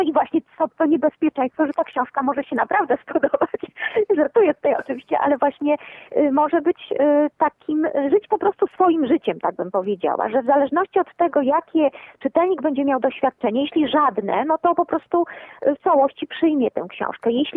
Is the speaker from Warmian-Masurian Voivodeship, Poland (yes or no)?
yes; Olsztyn, Warmian-Masurian Voivodeship, Poland; born there; ja się chętnie nazywam, na przykład Warmiaczką, tak? Bo urodziłam się właśnie w Olsztynie, czyli na Warmii.